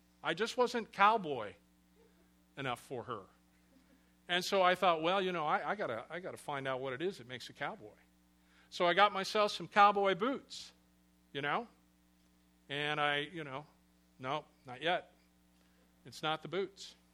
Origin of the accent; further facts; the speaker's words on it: Illinois, United States; I was from Illinois, from the other side of the Mississippi River